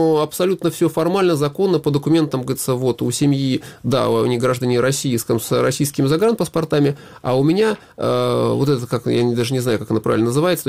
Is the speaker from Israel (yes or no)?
no; Kharkiv Oblast, Ukraine; also born or lived in Tver, Russia; Родился я там в Твери, но у меня отец был военный летчик, Советский Союз, и последнее место службы он служил в Харьковской области, там Купинский район, там военный городок.